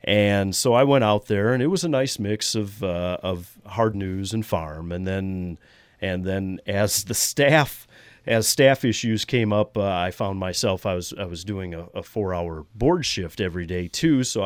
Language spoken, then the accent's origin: English; Black River Falls, Wisconsin, United States; My sister got her degree in radio, and she was working at a radio station near my hometown in Wisconsin. This was in Black River Falls, Wisconsin